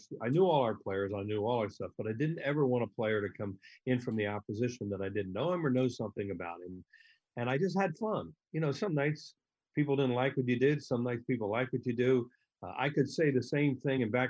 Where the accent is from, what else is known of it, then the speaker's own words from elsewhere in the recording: Newtown Square, Pennsylvania, United States; also born or lived in Yeadon; Newtown Square in Delaware County. I was born in Yaden, and we moved to Newtown Square in 1952 when I was seven, and went to Marple Newtown High School in Newtown Square